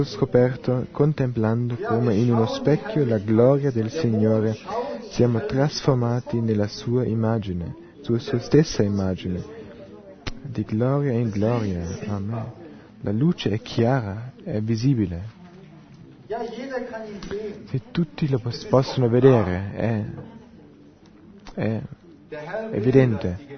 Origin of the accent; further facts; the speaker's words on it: Nuremberg, Bavaria, Germany; Vengo da Norimberga.